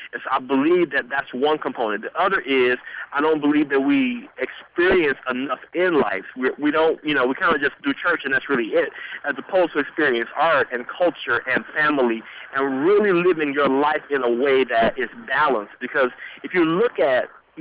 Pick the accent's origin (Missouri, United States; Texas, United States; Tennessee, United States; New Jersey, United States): Tennessee, United States; Memphis; I grew up in Memphis